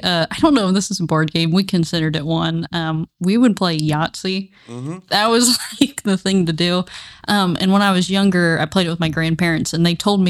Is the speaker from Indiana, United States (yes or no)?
yes; Portland, Indiana, United States; Okay, so I'm originally from Central Indiana. I grew up in Jay County around Portland.